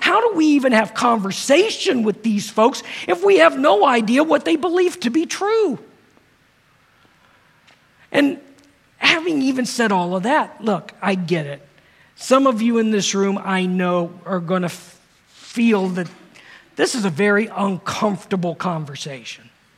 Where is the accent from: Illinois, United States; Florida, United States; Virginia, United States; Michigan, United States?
Virginia, United States; Virginia Beach; You know, I grew up in Virginia Beach, and it was really pretty homogeneous down there.